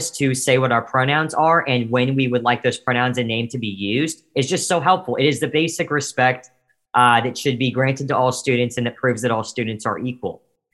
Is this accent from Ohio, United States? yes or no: yes; Cincinnati, Ohio, United States; because I'm moving from Cincinnati to California to study at Stanford University.